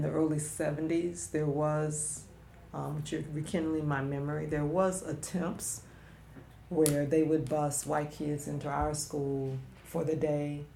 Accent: Los Angeles, California, United States; I grew up in South Central.

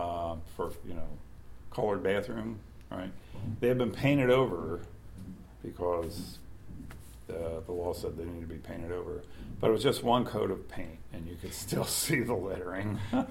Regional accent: Philadelphia, Pennsylvania, United States; also born or lived in Japan; I was born in Philadelphia, yeah. And my father left the Army for a second time and stayed out this time. He went to work for United Airlines, and we lived outside of Philadelphia. I grew up there.

